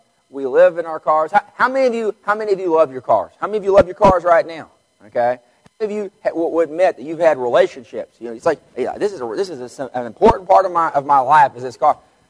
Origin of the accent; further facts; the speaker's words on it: Vernon, Texas, United States; I was raised in Vernon, Texas. And how many of y'all know where Vernon is?